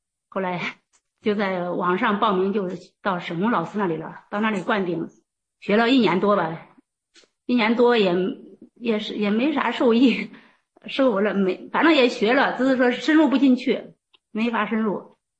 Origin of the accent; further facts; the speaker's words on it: Xinzheng, Henan, China; 我也是河南的，河南新郑的